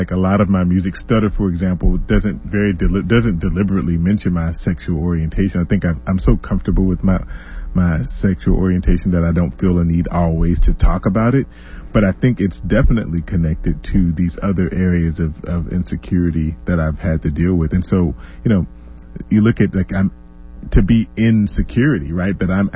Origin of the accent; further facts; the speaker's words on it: Arkansas, United States; A lot of my albums refer to my experience growing up in the South in Arkansas